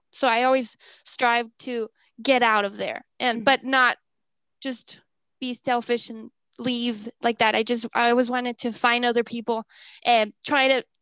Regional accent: Nicaragua; Okay. Well, I'm from Nicaragua.

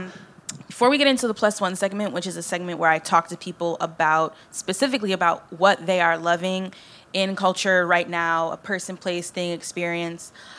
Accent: Buffalo, New York, United States; I grew up in Buffalo, New York. I was around in like mostly like white communities.

